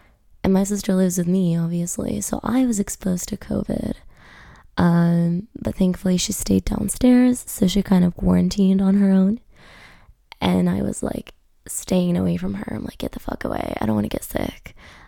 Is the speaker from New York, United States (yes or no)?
yes; New York, United States; born there; If you guys aren't aware, I was born in New York. So New York's always had like a special place in my heart.